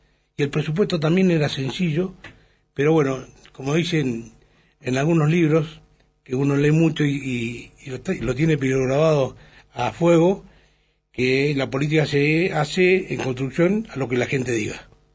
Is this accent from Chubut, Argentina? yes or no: yes; Sarmiento, Chubut, Argentina; Yo tengo 61 años, le contaba, soy nativo de Sarmiento, y mi niñez y adolescencia no había chacra que no tuviera una parva de pasto.